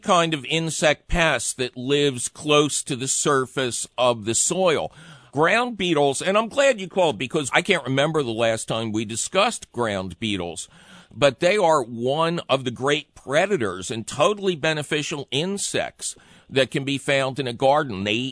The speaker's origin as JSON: {"language": "English", "town": "Philadelphia", "region": "Pennsylvania", "country": "United States", "tie": "born or raised there", "said": "I grew up in Philly."}